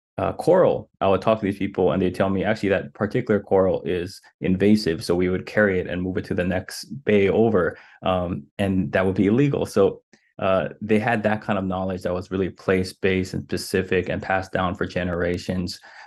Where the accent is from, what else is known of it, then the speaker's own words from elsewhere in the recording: Hawaii, United States; first language Hawaiian Pidgin English; That's why I learned my first language was Pidgin English, because they had to combine all their languages together to rise up and start the worker revolution in Hawaii against the sugar barons.